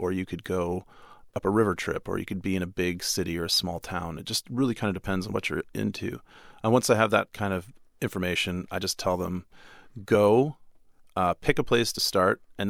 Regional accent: United States; because I grew up in the United States where street food back then was non-existent, like the odd taco truck or something like that.

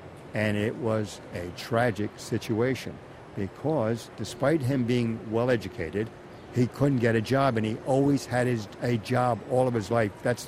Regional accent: New Jersey, United States; now in Crystal Lake, United States; I'm from Crystal Lake, Illinois. However, I'm originally from New Jersey.

